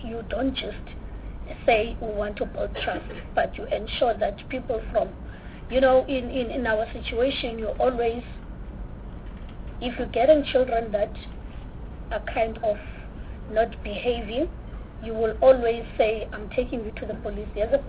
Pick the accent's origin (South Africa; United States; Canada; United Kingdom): South Africa; Nyanga, Western Cape; I was born and raised in Nyanga. The number one murder capital.